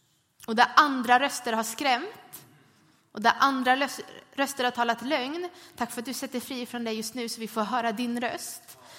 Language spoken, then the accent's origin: Swedish; Sweden; Så nu är det obekvämt mest för att vi är svenskar.